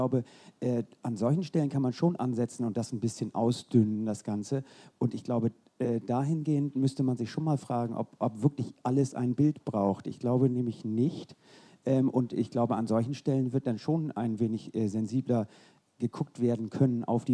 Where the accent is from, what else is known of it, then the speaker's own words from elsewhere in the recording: Celle, Lower Saxony, Germany; ich komme aus Celle, ich bin Lehrer.